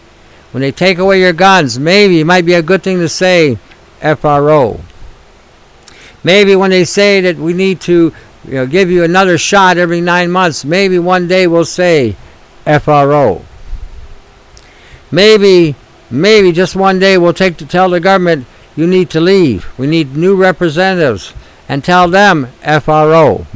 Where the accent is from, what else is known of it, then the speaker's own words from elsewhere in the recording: Canada; We're Canadian. And that's how we need to really start addressing ourselves as Canadians.